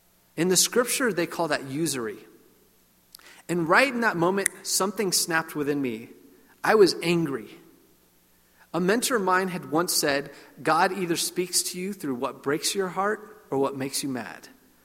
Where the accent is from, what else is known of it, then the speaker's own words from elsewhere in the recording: Fresno, California, United States; also born or lived in Bay Area; I grew up in Fresno and the Bay Area.